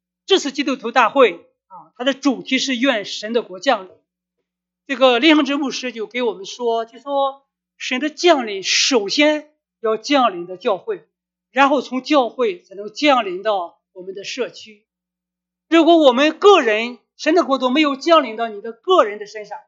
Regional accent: China; now in United States; 我们都来到了美国。作为一个中国人来说，我们是散居人口，散居人口，散居到美国

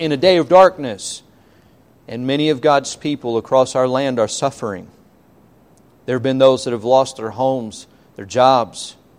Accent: United States; And I count myself in that because I'm an American just like everyone else is an American on this soil

